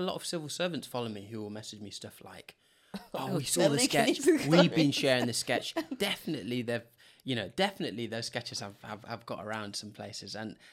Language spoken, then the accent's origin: English; Zimbabwe; You know, I'm from Zimbabwe, where, you know, you didn't have a choice how to learn how to swim.